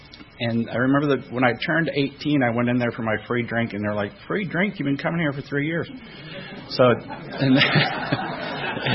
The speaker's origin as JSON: {"language": "English", "town": "Flint", "region": "Michigan", "country": "United States", "tie": "born or raised there", "said": "Well, I grew up in Flint, Michigan, and I had my first drink at the age of 9."}